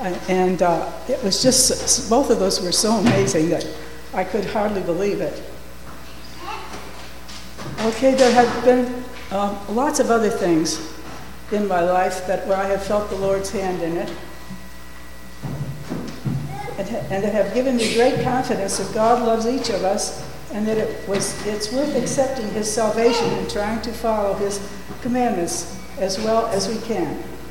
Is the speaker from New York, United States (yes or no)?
yes; New York, United States; born there; I was born in New York State, about 20 miles east of Buffalo, New York.